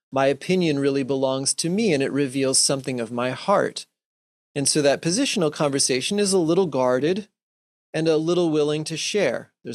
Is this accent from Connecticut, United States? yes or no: yes; Connecticut, United States; born there; originally I'm from I was born in Connecticut. I grew up across country, and my dad was in the Navy